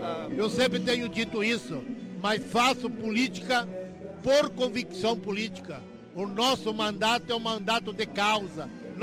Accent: Rondinha, Rio Grande do Sul, Brazil; porque eu sou natural de Rondinha e eu nunca deixei a minha região descoberta.

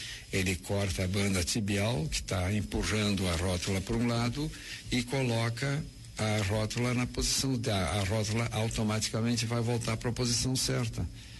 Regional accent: Caxias do Sul, Rio Grande do Sul, Brazil; lá de Caxias do Sul, da minha terra, aonde eu nasci.

